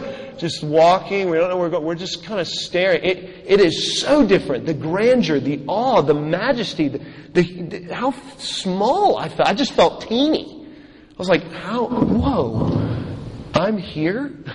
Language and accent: English; Texas, United States; You know, I'm from Texas originally, and as most of you Texans know, and those of you that don't, I feel sorry for you, and you should know, that football is big in Texas.